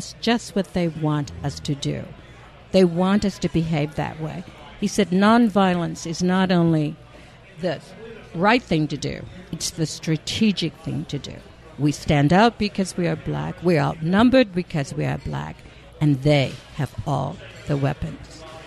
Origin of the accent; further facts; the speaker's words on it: Indianapolis, Indiana, United States; Yes, I'm from Indianapolis, Indiana, and I don't mind telling my age.